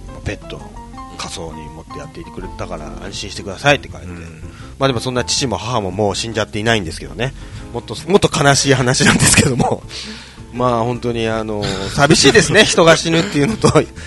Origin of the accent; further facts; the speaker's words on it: Osaka, Japan; うちの実家、大阪の実家も山は奥なんですけど、イノシシ出るんですよ。